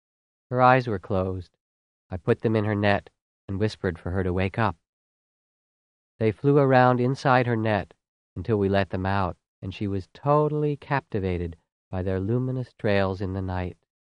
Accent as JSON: {"language": "English", "region": "East Coast", "country": "United States", "tie": "born or raised there", "said": "For me, growing up on the East Coast meant the pleasure of seeing fireflies in summer."}